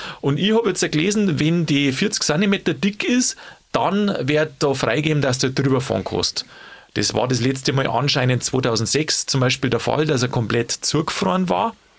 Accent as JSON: {"language": "German", "region": "Bavaria", "country": "Germany", "said": "Weil halt natürlich auch viel bei uns in Oberbayern hier unten sind."}